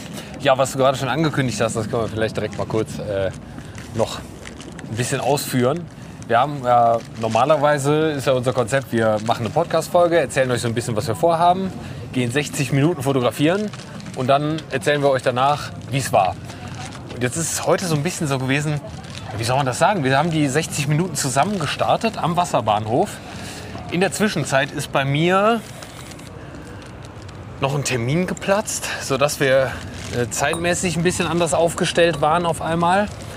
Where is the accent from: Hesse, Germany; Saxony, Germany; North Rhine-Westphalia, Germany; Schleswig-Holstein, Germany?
North Rhine-Westphalia, Germany; Leverkusen; dass ich ja eigentlich auch gar kein Düsseldorfer im Sinne eines gebürtigen Düsseldorfers bin, sondern aus Leverkusen komme und dann auch noch aus Schlebusch, was im Prinzip der letzte Stadtteil eingekesselt zwischen Bergisch Gladbach und Köln ist.